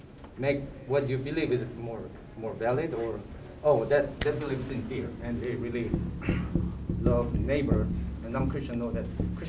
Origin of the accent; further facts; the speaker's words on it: South Korea; I'm from South Korea